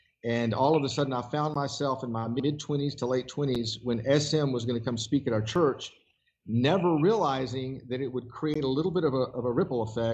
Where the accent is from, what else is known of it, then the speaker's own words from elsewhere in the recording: Memphis, Tennessee, United States; I was born in 1960, so I was born right in the middle of the civil rights movement, and I grew up in Memphis, Tennessee.